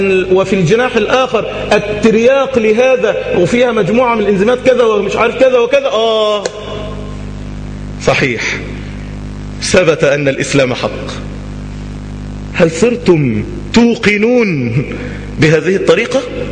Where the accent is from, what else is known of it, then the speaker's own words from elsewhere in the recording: Egypt; اللهم اجعل بلادنا مصر بلد أمن وأمان